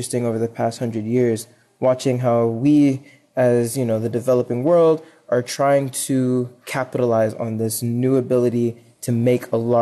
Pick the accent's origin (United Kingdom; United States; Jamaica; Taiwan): Jamaica; You know, I'm Jamaican from birth, and one of the things we love to do is grow our own food.